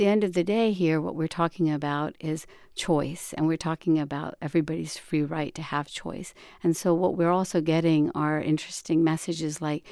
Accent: India; now in United States; You know, I was born in 1965. When I grew up in India

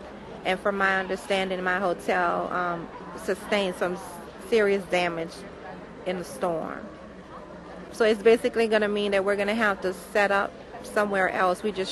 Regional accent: New Orleans, Louisiana, United States; I'm here with my son and my fiancé, and we're from New Orleans, the Gentilly area.

